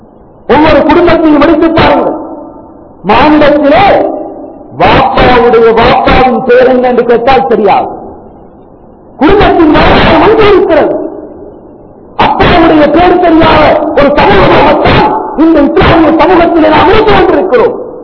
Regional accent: Sri Lanka; நாங்கள் பிறந்து வளர்ந்து வளர்கின்ற நாடு எங்களுக்கு சொந்தமானவன் இந்த இலங்கை மண்

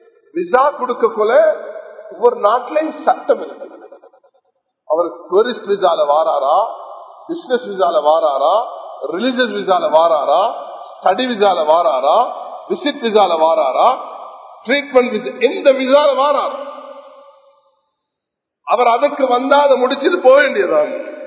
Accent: Sri Lanka; நான் ஒரு ஸ்ரீலங்கன்.

